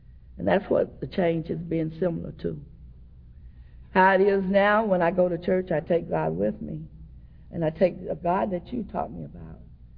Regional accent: Brunswick, Georgia, United States; born there; I was born in Brunswick, Georgia. And I have a brother who is 13 years older than me.

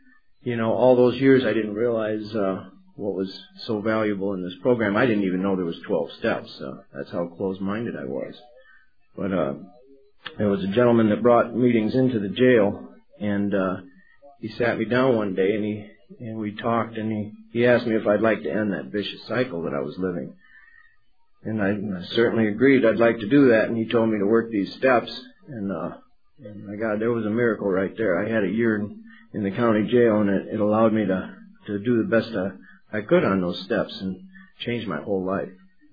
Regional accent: St. Joseph, Michigan, United States; now in Kalamazoo, United States; I was born and raised in St. Joseph, Michigan, and ended up moving to Kalamazoo after treatment.

